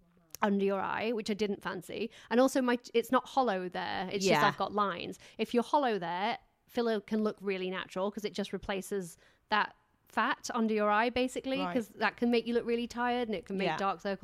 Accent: England, United Kingdom; I'm too English to say no.

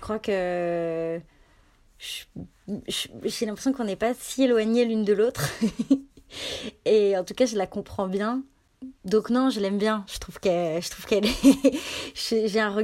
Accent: Annecy, Auvergne-Rhône-Alpes, France; J'ai grandi à Annecy, donc dans un coin en Rhône-Alpes où on est très skate, snowboard et compagnie.

